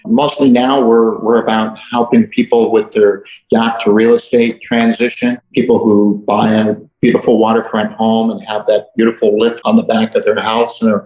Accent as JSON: {"language": "English", "town": "Long Beach", "region": "California", "country": "United States", "tie": "born or raised there", "said": "ran the sailing program in where I grew up in Long Beach, California."}